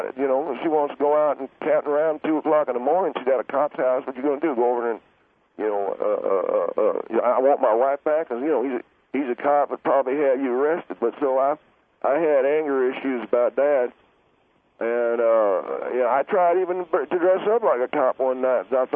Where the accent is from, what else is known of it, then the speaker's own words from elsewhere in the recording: North Carolina, United States; accent: Southern; I have a southern accent that says I come from North Carolina.